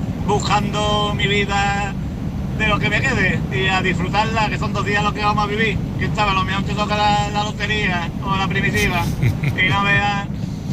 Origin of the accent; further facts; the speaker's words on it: Andalusia, Spain; como andaluz que soy, pues siempre me he metido.